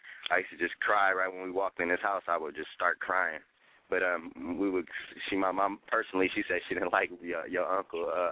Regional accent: Long Beach, California, United States; He was born and raised in Long Beach on the east side. I was born and raised on the east side, too, but he was from east side of the same.

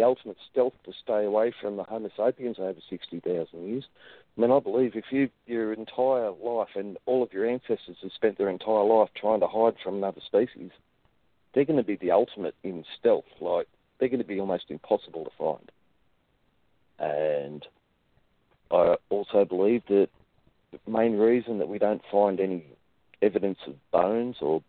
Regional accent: Sydney, New South Wales, Australia; born there; I'm on the mid-north coast. I was born in Sydney. I'm roughly 300-400 kilometres north of there now.

